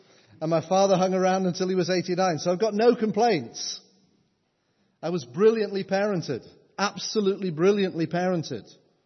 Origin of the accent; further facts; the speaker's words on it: North East England, United Kingdom; I'm a Geordie. It was not my father I was frightened of. It was that matriarchal figure called Mum. Strong Geordie woman.